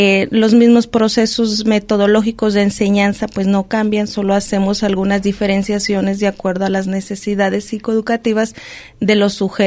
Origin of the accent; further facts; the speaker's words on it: San Martín de Bolaños, Jalisco, Mexico; yo soy originaria de San Martín de Bolaños